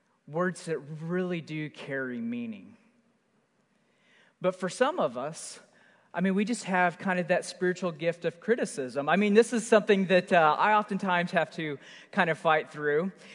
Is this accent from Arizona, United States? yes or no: no; Oklahoma, United States; kind of growing up in Oklahoma, we would call it the swap meet.